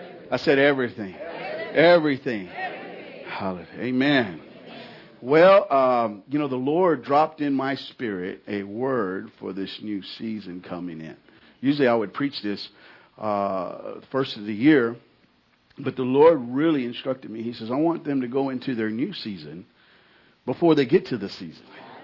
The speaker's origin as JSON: {"language": "English", "town": "San Antonio", "region": "Texas", "country": "United States", "said": "I am from San Antonio, and it's always an honor and privilege to come back to San Antonio"}